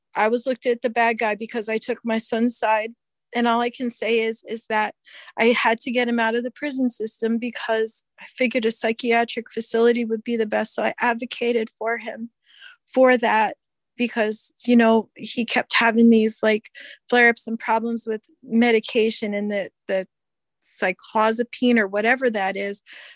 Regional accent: Connecticut, United States; now in Minnesota, United States; And then we moved here to Minnesota and he really missed Connecticut. You know, we're from Connecticut originally.

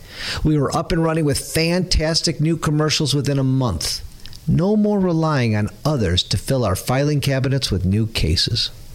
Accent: Detroit, Michigan, United States; I'm from Detroit.

